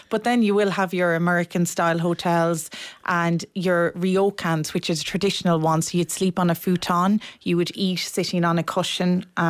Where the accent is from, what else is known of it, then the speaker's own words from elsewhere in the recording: Ireland; We're an island nation. I think as Irish people, we can be very respectful and indirect.